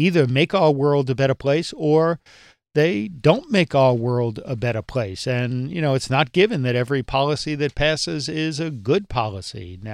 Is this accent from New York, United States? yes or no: yes; Yonkers, New York, United States; I grew up in Yonkers, and I think Senator Flynn back then was represented the district that I lived in.